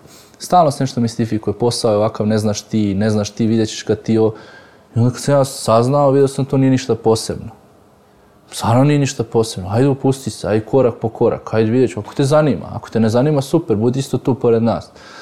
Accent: Aranđelovac, Šumadija, Serbia; born there; To je tehnička stvar, da li sam ja rođen u Aranđelcu ili negde. Moj zavičaj na Kosovo i Metohiji.

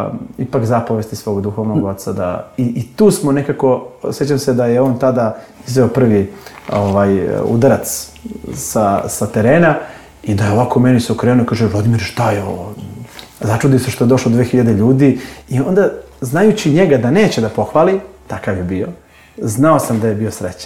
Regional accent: Bar, Bar Municipality, Montenegro; ja sam sveštenik iz Bara poslao neki mail da odemo na taj

